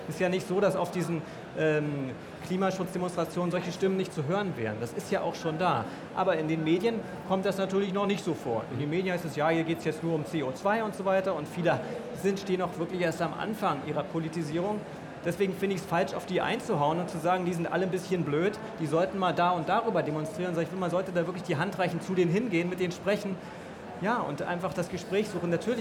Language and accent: German; Rostock, Mecklenburg-Vorpommern, Germany; ich komme ja aus Rostock